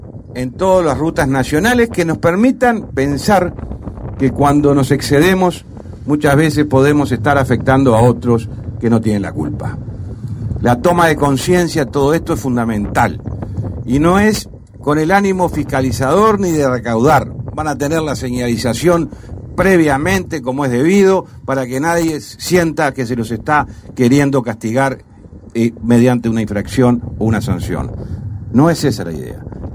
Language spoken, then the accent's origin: Spanish; Uruguay